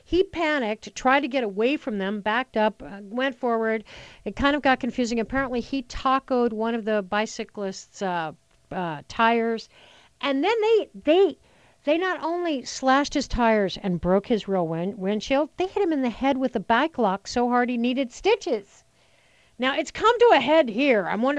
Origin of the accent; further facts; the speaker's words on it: Colorado, United States; It's always old home week for me because I'm from Colorado.